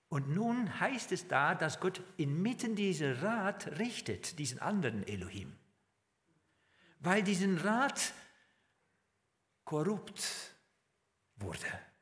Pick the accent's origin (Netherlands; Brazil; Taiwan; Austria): Netherlands; German is a second language; now in Germany; zum ersten Mal habe ich erkannt, wie ich als Holländer anders denke.